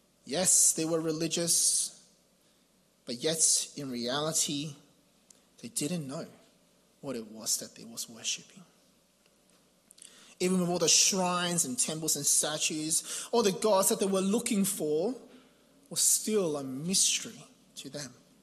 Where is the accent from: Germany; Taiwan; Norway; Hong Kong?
Hong Kong; this verse always reminds me of growing up in Hong Kong